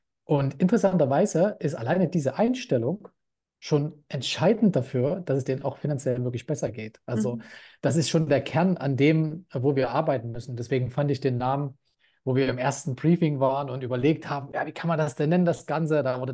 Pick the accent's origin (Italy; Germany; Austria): Germany; Leipzig, Saxony; Ich bin in der DDR geboren, das heißt in Leipzig aufgewachsen, 15 Jahre lang dort gelebt